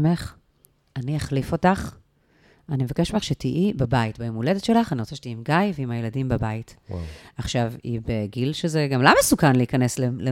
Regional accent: Tel Aviv, Tel Aviv District, Israel; אני גדלתי ברמת אביב ג'

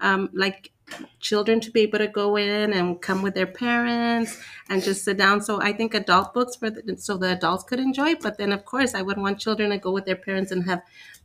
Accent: Boyle Heights, California, United States; I grew up in Boyle Heights. So I think it would be like something with Boyle Heights involved or, you know, the community.

